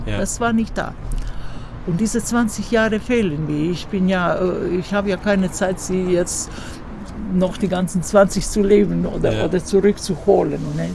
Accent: Zagreb, City of Zagreb, Croatia; hier in Zagreb, weil das meine Heimatstadt ist.

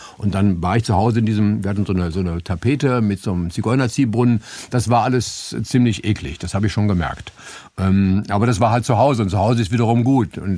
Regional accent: Stadthagen, Lower Saxony, Germany; Bei uns in Stadthagen gab es eins

